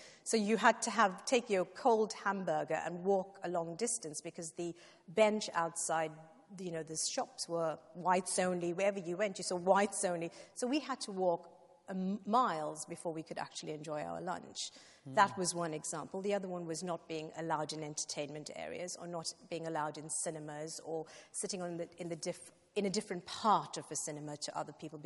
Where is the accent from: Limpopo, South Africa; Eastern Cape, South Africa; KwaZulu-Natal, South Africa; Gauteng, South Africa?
KwaZulu-Natal, South Africa; Durban; moved away; I was brought up in South Africa on the East Coast in a place called Durban, and that's in the province of KwaZulu-Natal.